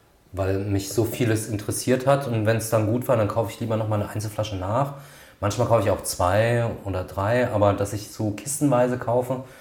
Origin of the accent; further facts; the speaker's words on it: Grünstadt, Rhineland-Palatinate, Germany; Das ist ein Ort weiter als meine Heimatstadt. Es gehört zu Grünstadt, aber ist ein Dorf, was eingemeindet ist. Und das liegt schon sehr nordpfälzisch.